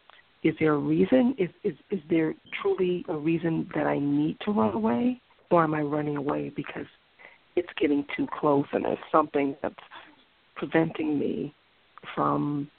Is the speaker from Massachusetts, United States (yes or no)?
yes; Massachusetts, United States; also born or lived in Raleigh, North Carolina; I was living in Massachusetts. I was originally from Raleigh, North Carolina. My grandmother actually raised me until about 5 or 6.